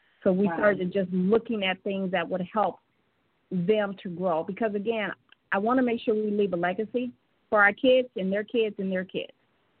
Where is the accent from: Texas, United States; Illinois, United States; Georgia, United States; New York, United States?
Illinois, United States; Chicago; So my mom and I grew up in Chicago. I grew up in the projects. I lived in the high rise in the projects.